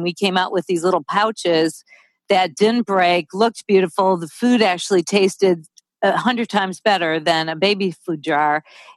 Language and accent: English; Detroit, Michigan, United States; Well, I grew up in Detroit, and it was only a half an hour to Canada.